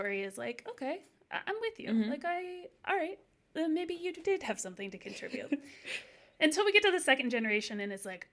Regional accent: Ohio, United States; Growing up in Ohio, I felt like this was something that people were always a little bit talking about.

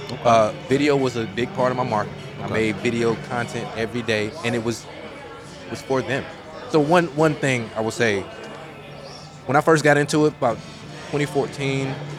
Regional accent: Fort Bragg, North Carolina, United States; I'm from Fort Bragg.

